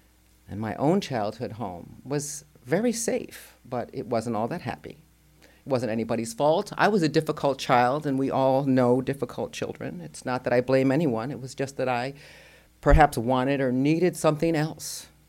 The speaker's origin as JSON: {"language": "English", "town": "Tarrytown", "region": "New York", "country": "United States", "tie": "born or raised there", "also_born_or_lived": "Baltimore", "said": "I lived for 30 years or so in Baltimore, and I've just recently returned to live with my parents in Tarrytown, New York, in the house I grew up"}